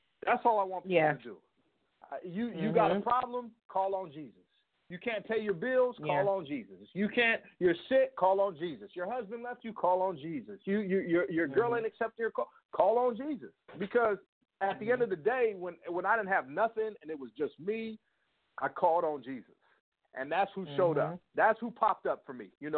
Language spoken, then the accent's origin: English; Los Angeles, California, United States; I grew up in Los Angeles